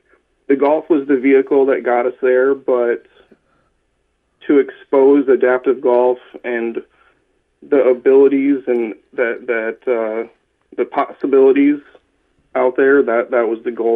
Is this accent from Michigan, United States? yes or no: yes; Michigan, United States; moved away as an adult; now in Indianapolis, United States; I moved from Michigan to Indianapolis 5 years ago, and when I moved, I never had the exposure as a kid in southern Michigan to have these adaptive clinics